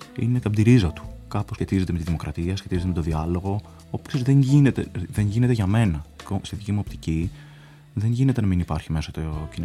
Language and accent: Greek; Athens, Attica, Greece; born there; Εγώ γεννήθηκα το 1992, φίλε σας στην Αθήνα. Έχω καταγωγή από την Πελοπόννησο.